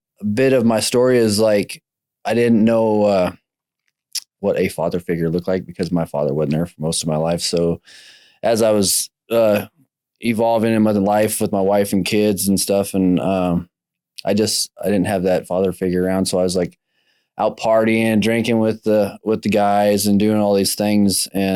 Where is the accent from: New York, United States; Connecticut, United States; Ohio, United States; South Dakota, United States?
South Dakota, United States; born there; We grew up in, and I was born in South Dakota, and we kind of just bounced around, moved from here to there